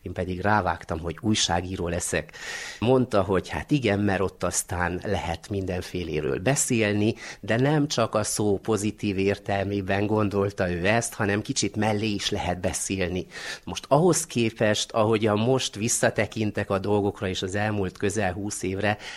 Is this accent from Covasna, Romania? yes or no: no; Sâncrăieni, Harghita, Romania; also born or lived in Miercurea Ciuc, Romania; Csíkszeredában születtem, viszont csíkszentkirályi vagyok. Ez úgy 10 kilométerre van a várostól, Csíkszeredától